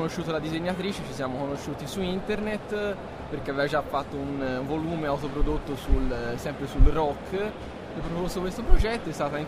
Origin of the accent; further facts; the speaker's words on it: Florence, Tuscany, Italy; sull'alluvione di Firenze, essendo io fiorentino